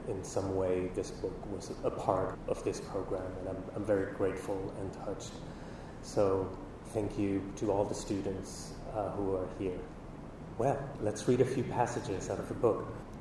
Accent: Sweden; also born or lived in Argentina; I grew up in Sweden, but I was born in Argentina.

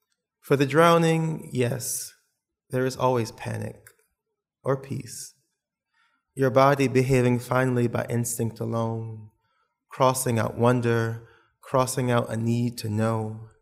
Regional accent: New Orleans, Louisiana, United States; I grew up in New Orleans, which is a severely Catholic town. Particularly a large population of Black Catholics, as I was raised.

